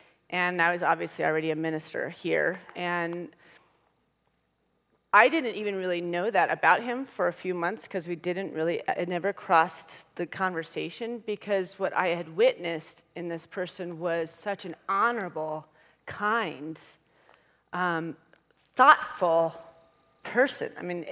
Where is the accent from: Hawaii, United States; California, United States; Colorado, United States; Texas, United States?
Colorado, United States; Boulder; I grew up here in Boulder, so it's hard to leave your whole life because everybody's here. A lot of us are still here.